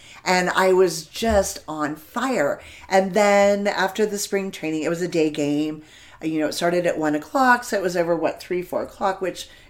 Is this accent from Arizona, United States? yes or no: yes; Arizona, United States; Something that I learned young, because I grew up here in Arizona, and we have some outside concert venues.